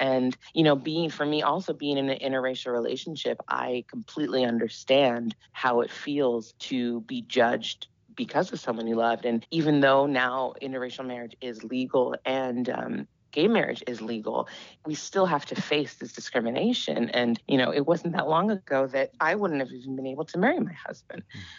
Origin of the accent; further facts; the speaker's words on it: Santa Barbara, California, United States; I grew up in Santa Barbara. So you could imagine, if you know anything about Santa Barbara, it's a very white community. And I felt very alone.